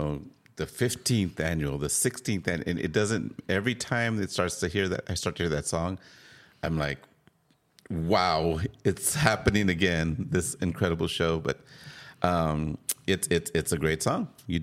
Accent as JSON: {"language": "English", "town": "San Antonio", "region": "Texas", "country": "United States", "tie": "born there", "said": "Well, you know, I'm a Texan, Tejano. I was born in San Antonio."}